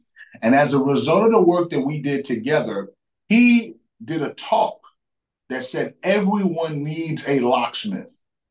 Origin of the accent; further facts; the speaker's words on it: Bronx, New York, United States; I'm originally from the Bronx, New York, right? Grew up in a single parent home.